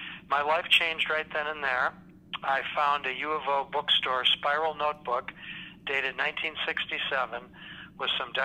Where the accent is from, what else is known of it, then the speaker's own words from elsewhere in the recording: Milwaukee, Wisconsin, United States; now in Oregon, United States; No, I grew up in Milwaukee.